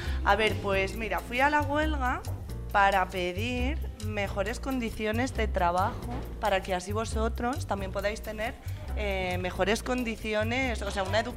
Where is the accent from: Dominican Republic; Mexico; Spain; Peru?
Spain; Soria, Castile and León; now in Madrid, Spain; Claro, yo me vine de Soria. Me mudé de casa, de ciudad y de todo. Y luego ya en Madrid, pues me he mudado varias veces